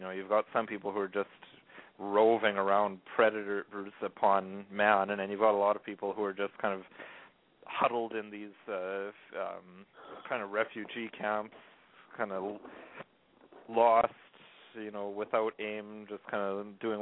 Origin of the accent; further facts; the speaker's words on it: Canada; Well, we're both Canadian